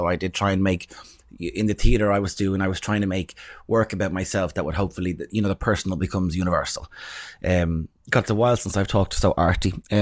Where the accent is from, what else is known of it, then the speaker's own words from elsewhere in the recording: Ireland; moved away; being Irish coming here, I kind of feel like we have a bit of there's an inferiority complex for Irish people sometimes.